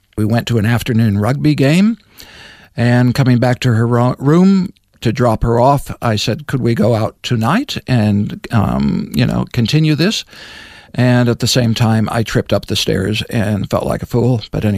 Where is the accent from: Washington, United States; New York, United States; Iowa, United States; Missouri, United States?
Iowa, United States; Absolutely. Yep. Iowa, Midwest, Bible Belt.